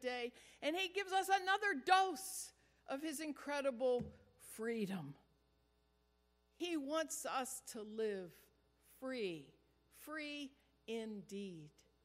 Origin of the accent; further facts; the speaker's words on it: Pittsburgh, Pennsylvania, United States; it could have happened here in my hometown. It could have happened right here in downtown Pittsburgh.